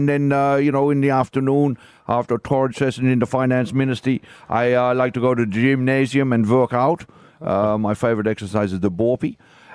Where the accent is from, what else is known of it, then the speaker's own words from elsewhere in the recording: Belgium; I am from Belgium.